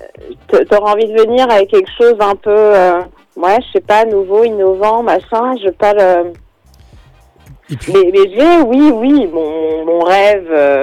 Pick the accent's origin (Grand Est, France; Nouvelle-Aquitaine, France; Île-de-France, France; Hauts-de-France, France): Île-de-France, France; Paris; J'ai grandi à Paris même.